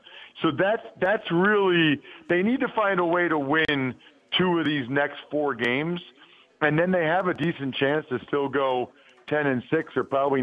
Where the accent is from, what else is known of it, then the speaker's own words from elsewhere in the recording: Pennsylvania, United States; I grew up outside of Philly. I still live here.